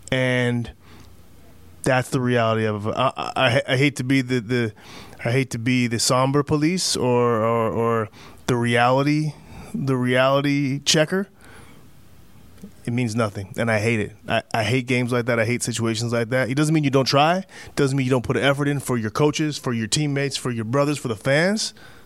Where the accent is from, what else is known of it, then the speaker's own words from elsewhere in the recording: Canada; I'm Canadian.